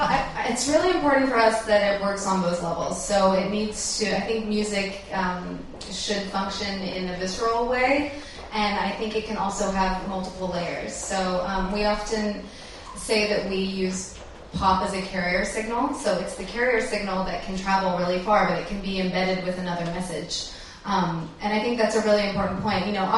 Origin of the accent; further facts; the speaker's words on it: Tennessee, United States; I grew up in Northeast Tennessee, which is a very conservative Republican part of the United States.